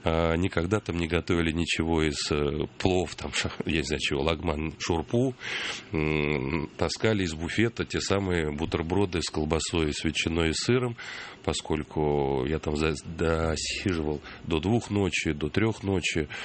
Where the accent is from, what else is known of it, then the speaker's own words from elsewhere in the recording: Moscow, Russia; also born or lived in Tashkent, Uzbekistan; сказать, что это мой родной город, вот в этом смысле, ну, наверное, вряд ли. Все-таки скорее Москва. Я ведь уехал в 66-м году из Ташкента, еще учась в третьем классе